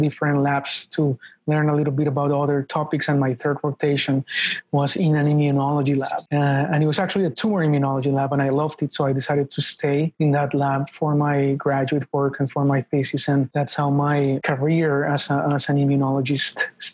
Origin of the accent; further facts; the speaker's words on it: Colombia; moved away as an adult; now in United States; Yes, I was born in Colombia. So I lived there for 23 years, you know